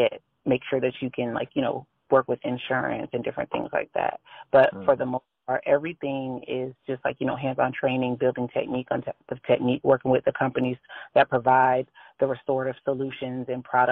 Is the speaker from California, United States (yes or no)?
no; St. Petersburg, Florida, United States; Born and raised in St. Petersburg. I was born and raised in St. Petersburg. I went to Gulfport Elementary. I went to Boca City High School. I went to South Central. I love it here.